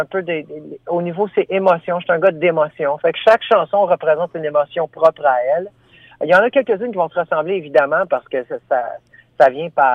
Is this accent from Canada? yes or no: yes; Ottawa, Ontario, Canada; j'écrivais beaucoup en anglais parce que je suis natif d'Ottawa, je suis franco-ontarien de souche.